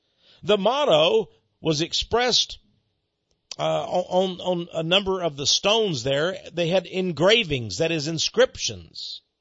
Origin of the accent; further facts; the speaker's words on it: Austin, Texas, United States; from Austin, Texas, driving through.